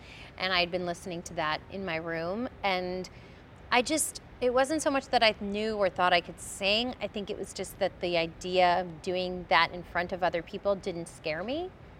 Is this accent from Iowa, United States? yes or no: no; Bronx, New York, United States; born there; I was born in the Bronx. My mom was a nurse, my father owned a deli.